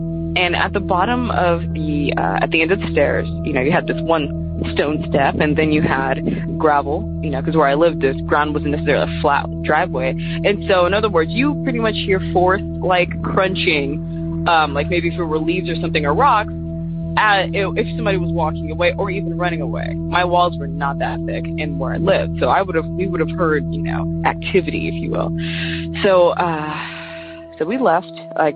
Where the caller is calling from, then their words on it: Sacramento, California, United States; I am calling from Sacramento, California